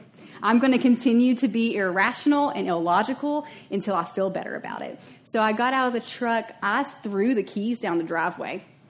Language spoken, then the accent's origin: English; Cloverport, Kentucky, United States; I grew up in Cloverport, Kentucky. That's in Breckinridge County.